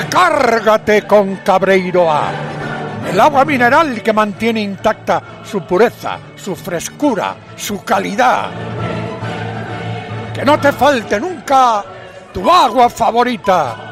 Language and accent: Spanish; Padrón, Galicia, Spain; En mi pueblo, en Padrón, el domingo de Pascua, es la fiesta grande